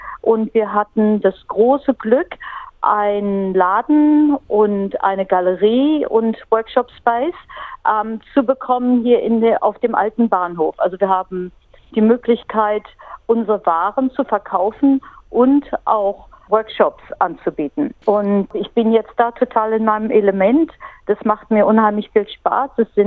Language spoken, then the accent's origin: German; Emsen, Lower Saxony, Germany; Ich komme aus Emsen, ein kleines Dorf in der Nähe von Lüneburg.